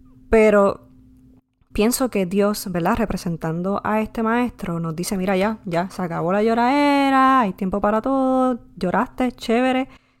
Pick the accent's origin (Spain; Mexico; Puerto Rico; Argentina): Puerto Rico; Naranjito; yo soy puertorriqueña, nacida y criada en Puerto Rico, específicamente en el pueblo de Naranjito, entre Naranjito y Toalta.